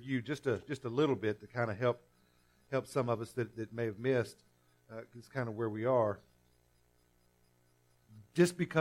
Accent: Fort Stockton, Texas, United States; I grew up out in Fort Stockton, Texas, out in West Texas. It didn't rain very often.

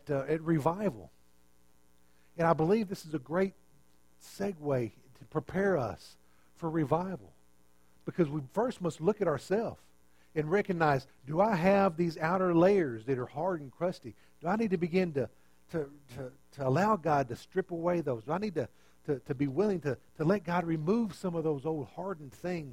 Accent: Fort Stockton, Texas, United States; We had a big building out when I was raised out in Fort Stockton.

